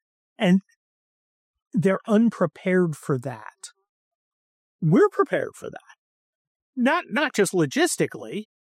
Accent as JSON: {"language": "English", "region": "California", "country": "United States", "said": "Because I'm a Californian and we rate people on the quality of their cars."}